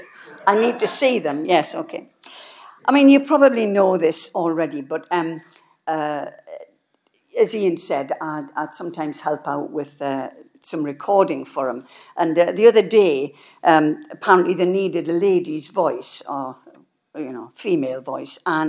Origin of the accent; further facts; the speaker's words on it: North East England, United Kingdom; accent: Geordie; I didn't think I had much of a, as a Geordie, I didn't think I had much of a connection with Marsk